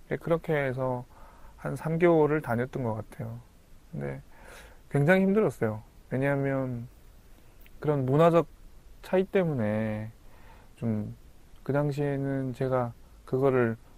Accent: North Korea; now in South Korea

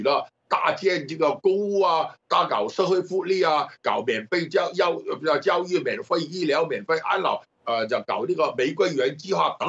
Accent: Hong Kong

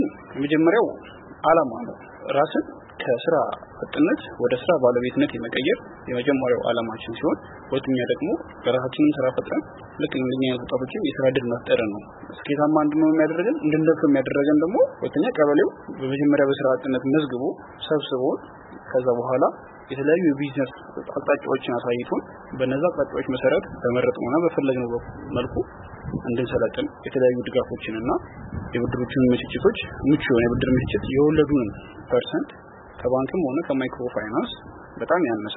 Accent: Dire Dawa, Ethiopia; ያው እኔ ተወልጄ ያደኩት እዚሁ በድሬዳዋ ከተማ ሲሆን ያው ትምህርቴንም ከአንደኛ ደረጃ እስከ ሁለተኛ ደረጃ ድረስ በድሬዳዋ ከተማ ተጠናቀቅኩት።

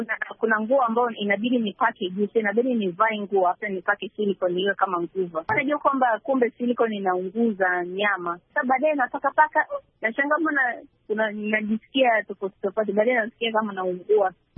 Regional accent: Kenya; Nilikulia sana Kenya, nilikuwa nasoma Kenya primary hadi secondary.

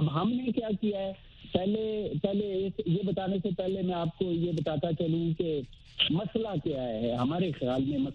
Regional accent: Punjab, Pakistan; ضلع شیخوپورہ میں میرا گاؤں ہے

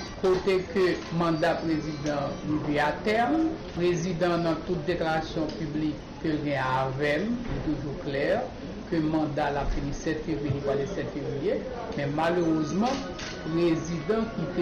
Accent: Haiti; mais en tant qu'haïtien, en tant que monde responsable, nous sommes à même de trouver la réponse à nos problèmes.

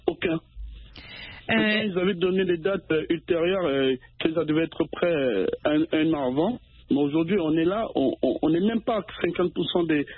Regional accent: Cameroon; moi, je suis camerounais et quand je vais au Cameroun

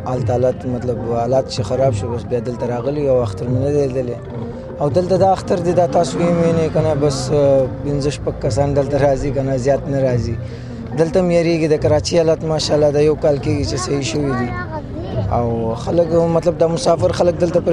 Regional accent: Kabul, Afghanistan; now in Pakistan; او زه شاته د افغانستان یو کابل اوسیدونکی یم

